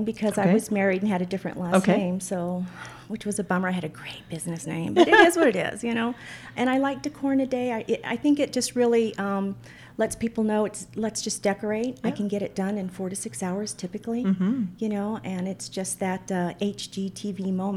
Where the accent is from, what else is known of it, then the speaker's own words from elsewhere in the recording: Yuma, Arizona, United States; I grew up poor in Yuma once my parents divorced